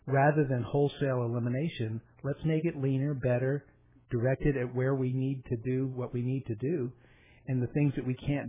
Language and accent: English; Argentia, Newfoundland and Labrador, Canada; moved away as an adult; now in El Centro, United States; before I moved to the Valley, I came here from Canada. My dad was a career military officer, so I traveled around all growing up and lived all over the world. I graduated high school in Argentia, Newfoundland